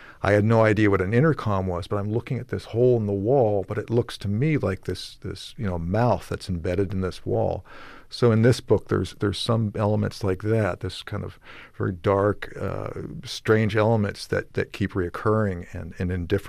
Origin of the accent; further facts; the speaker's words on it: Bethesda, Maryland, United States; I grew up in Bethesda, Maryland, outside of Washington, D.C.